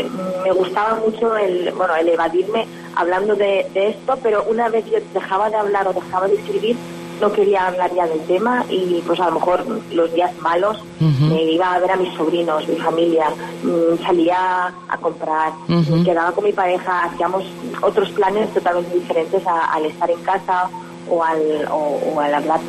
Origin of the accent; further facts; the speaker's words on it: Castellón, Valencian Community, Spain; Soy de Castellón.